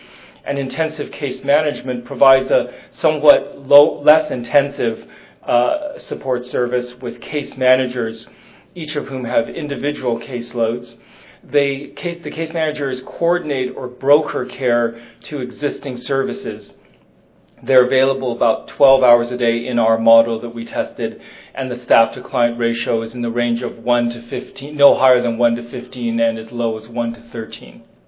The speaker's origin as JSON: {"language": "English", "country": "United States", "lives_now": "Canada", "said": "as an American who's lived in Canada now for many years"}